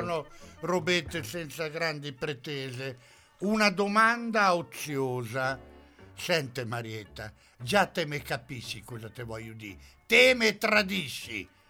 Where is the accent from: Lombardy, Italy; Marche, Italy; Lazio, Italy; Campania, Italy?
Marche, Italy; Ancona; noi subiamo siamo di Ancona